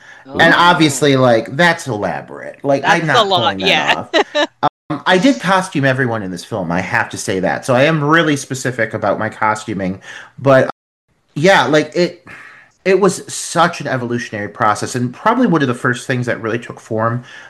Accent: Cleveland, Ohio, United States; but I grew up in Cleveland and there's different scenes here.

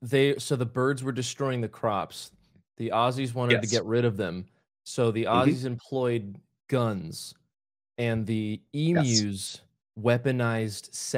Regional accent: United States; Because it's about a war, and I'm American, and no one does war better than Americans.

